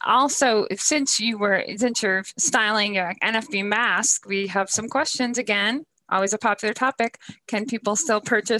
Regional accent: Buffalo, New York, United States; we had a question from Chris Minkler in Buffalo, my hometown

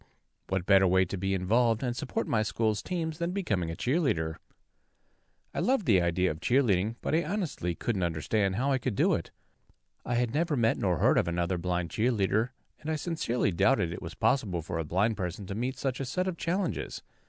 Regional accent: Salt Lake City, Utah, United States; born or raised there

